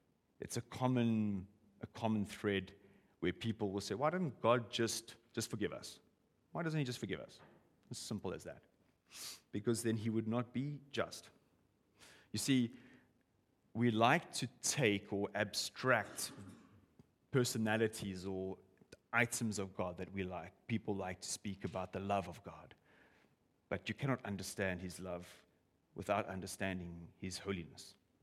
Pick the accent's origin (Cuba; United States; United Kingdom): United Kingdom; England; I'm English, which is obviously very clear to most of you here.